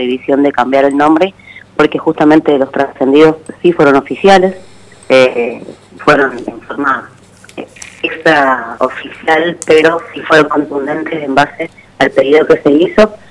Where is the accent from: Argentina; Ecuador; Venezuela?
Argentina; todo el territorio aledaño que tenemos como argentinos